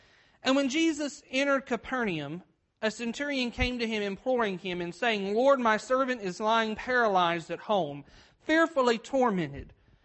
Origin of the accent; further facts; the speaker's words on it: Humboldt, Tennessee, United States; now in Dixon, United States; as was mentioned, and I'm from Dixon, Tennessee, originally from Humboldt, Tennessee.